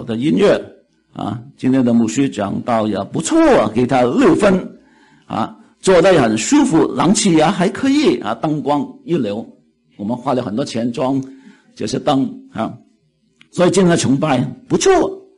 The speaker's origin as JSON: {"language": "Chinese", "country": "China", "said": "我们中国人不是我们中国人，很多的民族啊"}